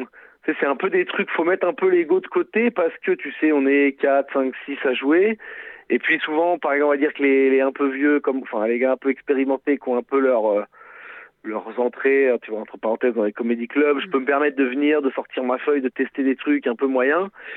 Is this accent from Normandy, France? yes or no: no; Poitiers, Nouvelle-Aquitaine, France; Donc, je viens de Poitiers, c'est le même niveau de ville, je peux me permettre de vanner tranquillement.